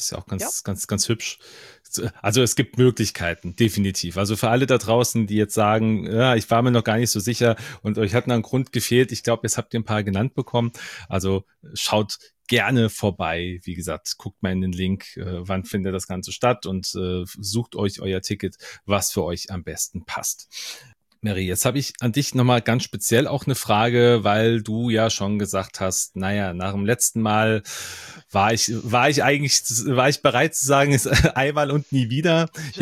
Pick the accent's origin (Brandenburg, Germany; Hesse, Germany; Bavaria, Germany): Hesse, Germany; ich komme aus Mittelhessen, ich hab's wahrscheinlich genauso weit wie viele anderen auch